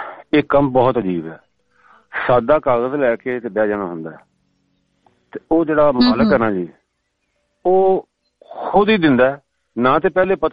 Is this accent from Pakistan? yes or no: yes; Kasur, Punjab, Pakistan; ਕਸੂਰ ਦੀ ਇੱਕ ਤਹਿਸੀਲ ਹੈ ਚੂਣੀਆਂ, ਉਹਦੇ ਵਿੱਚ ਮੈਂ ਰਹਿੰਦਾ ਜੀ।